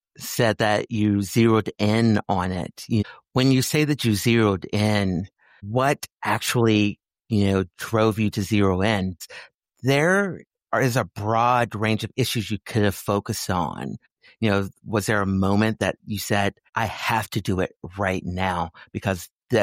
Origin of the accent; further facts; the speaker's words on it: Texas, United States; I mean, I'm from Texas, so it's a staple around here.